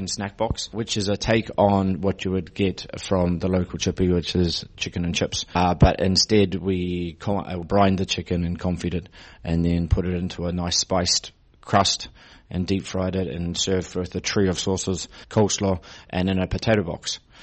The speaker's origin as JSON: {"language": "English", "country": "New Zealand", "moved": "as an adult", "said": "I am from New Zealand, and I have been traveling around the world probably since I was 20, so for the last 12 years."}